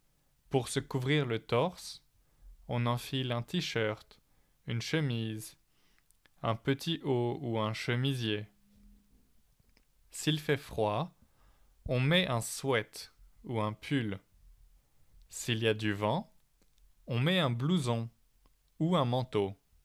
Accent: France; C'est pour ça qu'ils ne devinent pas que je suis français quand ils me voient.

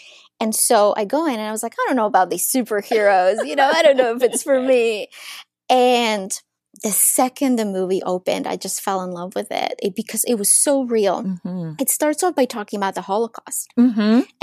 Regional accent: Ukraine; now in United States; I was born and raised in Ukraine

